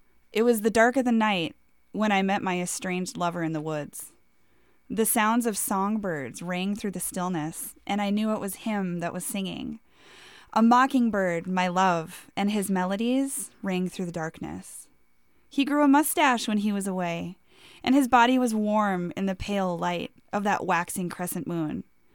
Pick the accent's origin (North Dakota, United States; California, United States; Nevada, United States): North Dakota, United States; moved away as an adult; now in Minneapolis, United States; the big city of Minneapolis was shining bright, you know, when I was growing up in North Dakota. And yeah, I came here in 2012 and I started going to the U